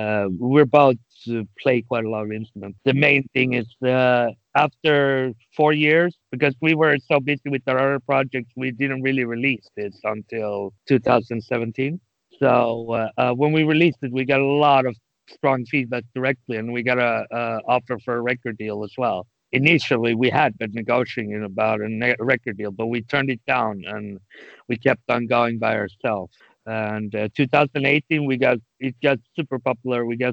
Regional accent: Sweden; We grew up with metal, all three of us, since I'm from Sweden

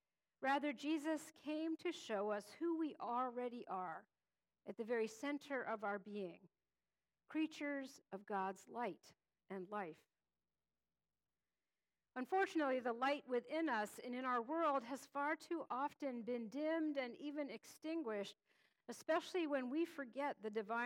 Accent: Pennsylvania, United States; Growing up in Pennsylvania, you either rooted for Penn State or Pitt.

